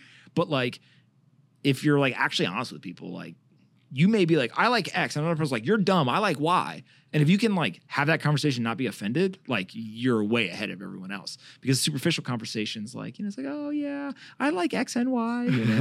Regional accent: North Carolina, United States; I grew up in North Carolina.

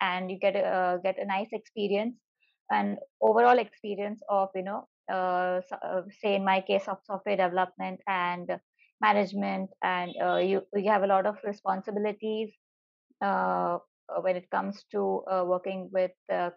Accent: India; Hi everyone … I'm from India

